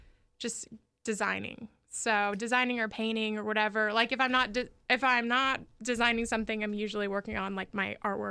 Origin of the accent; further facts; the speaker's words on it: Jacksonville, Florida, United States; I'm from Jacksonville, Neptune Beach.